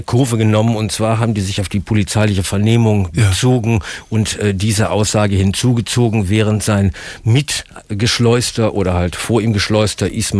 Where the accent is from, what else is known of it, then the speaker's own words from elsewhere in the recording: North Rhine-Westphalia, Germany; im rheinischen Dialekt oder Akzent auch, das ihn natürlich für mich als Rheinländer sehr sympathisch machte